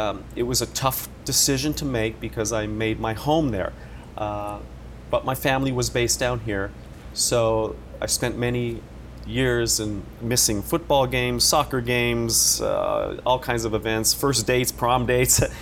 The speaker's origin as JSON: {"language": "English", "region": "New Jersey", "country": "United States", "tie": "born there", "said": "I will attest to this because I was born in Jersey."}